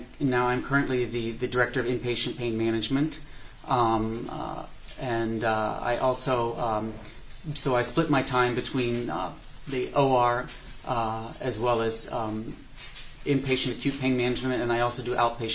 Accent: Ohio, United States; I am from Ohio, and I did a rather unique program

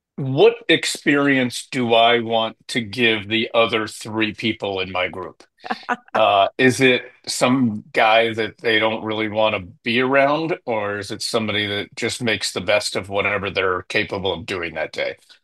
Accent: Erie, Pennsylvania, United States; You know, I learned the game as a kid. I grew up in Erie, Pennsylvania.

